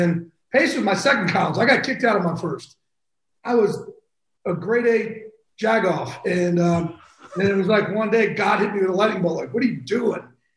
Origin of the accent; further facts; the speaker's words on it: New Jersey, United States; My mom used to be, you know, that, you know, again, we're from the Jersey Shore.